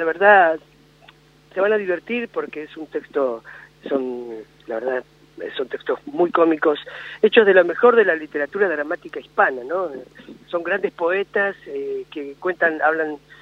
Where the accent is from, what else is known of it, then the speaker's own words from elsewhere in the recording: Buenos Aires, Argentina; Yo soy de Buenos Aires. Uh-huh. Soy de Buenos Aires. Mi mamá vino de Bolivia cuando era chiquita.